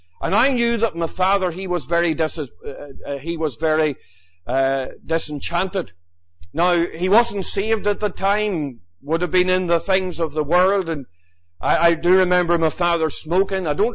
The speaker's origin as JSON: {"language": "English", "town": "Enniskillen", "region": "Northern Ireland", "country": "United Kingdom", "tie": "born or raised there", "said": "I was born in Enniskillen, County Fermanagh. You know by the accent that's where I come from. Now, I lived all my life in the town."}